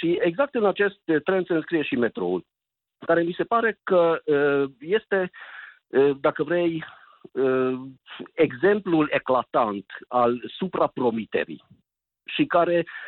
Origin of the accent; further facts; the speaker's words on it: Transylvania, Romania; Suntem ardeleni, înțelegem lucrurile.